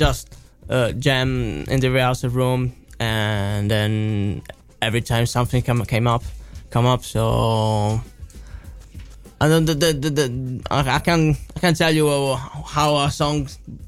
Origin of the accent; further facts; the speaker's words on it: Italy; English is a second language; We come from Italy. We're touring America this 3 weeks.